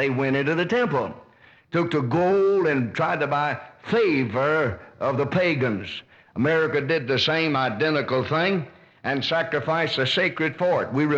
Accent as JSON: {"language": "English", "country": "United States", "said": "I'm an American. I love my country. I've wept over my country."}